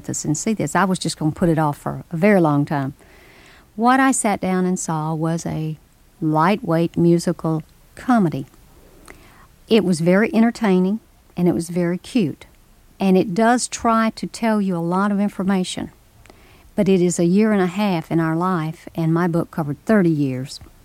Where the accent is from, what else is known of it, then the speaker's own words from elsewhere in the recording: Memphis, Tennessee, United States; I grew up in a city. I grew up in Memphis, Tennessee, the suburbs of a city.